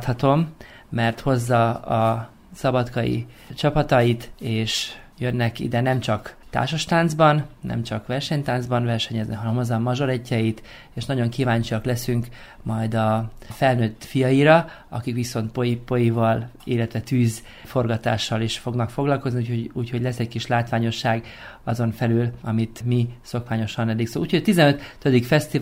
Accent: Sátoraljaújhely, Borsod-Abaúj-Zemplén, Hungary; also born or lived in Pécs; 10 évet töltöttem Pécsen, mielőtt hazaköltöztem Sátorújhelyre, szülővárosomba

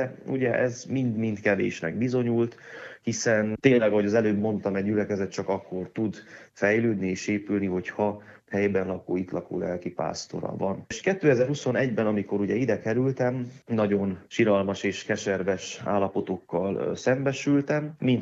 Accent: Carei, Satu Mare County, Romania; now in Hungary; hiszen ugye én a Párciumba nőttem fel, Nagykárolyban.

